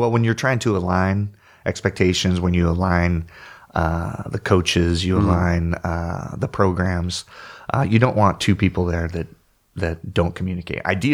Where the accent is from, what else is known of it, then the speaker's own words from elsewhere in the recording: Oregon, United States; I grew up in Oregon and never been to Brookings before.